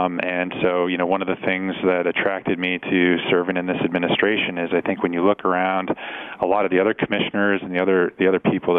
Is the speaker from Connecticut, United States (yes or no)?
yes; Connecticut, United States; I've born and raised in Connecticut, moved out of the state for a few years, mid-career, work-related moves, but my wife and I came back to raise our families